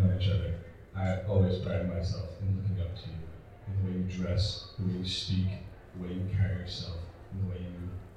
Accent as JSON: {"language": "English", "region": "New Jersey", "country": "United States", "said": "It's because I'm from Jersey, all right?"}